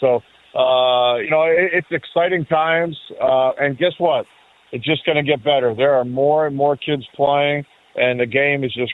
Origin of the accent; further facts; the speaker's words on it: Canada; my time growing up in Canada